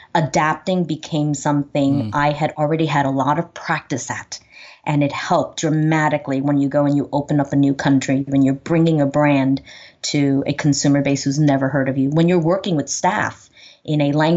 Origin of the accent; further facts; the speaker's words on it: New York City, New York, United States; My memories of growing up in New York City, and I spent all of my formative education years there, was always one of diversity and having to adapt.